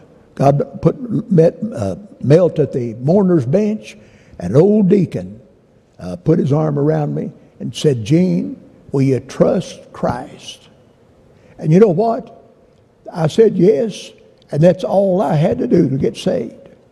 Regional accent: Soddy-Daisy, Tennessee, United States; But I was born and raised down in Saudi, Tennessee, as you've heard me say many times. That's the garden spot of the world, I've told you. But it was a great place to live.

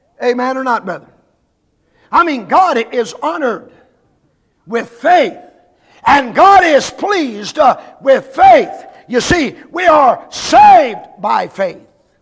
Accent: Greenville, South Carolina, United States; I'm from Greenville, South Carolina. It builds great Christians.

